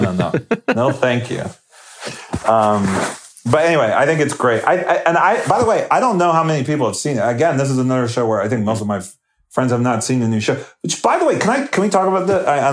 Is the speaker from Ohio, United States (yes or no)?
no; New Jersey, United States; I grew up in South Jersey, been to Philly a handful of times.